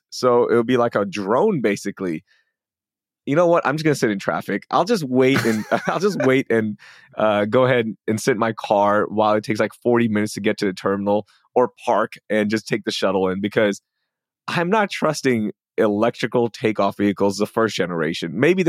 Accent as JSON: {"language": "English", "region": "Texas", "country": "United States", "said": "I know as a Texan, it would have been awesome to see our state get it"}